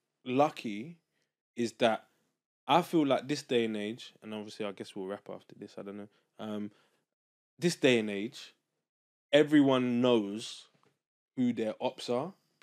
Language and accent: English; Enfield, London, United Kingdom; I'm from Enfield